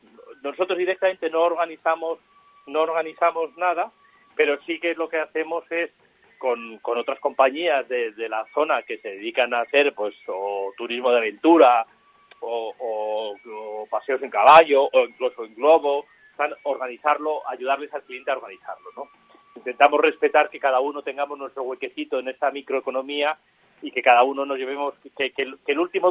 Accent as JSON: {"language": "Spanish", "town": "Madrid", "region": "Community of Madrid", "country": "Spain", "tie": "born there", "said": "yo era urbanita, yo soy madrileño de nacimiento y en el año 2015 decidí hacer un cambio de vida"}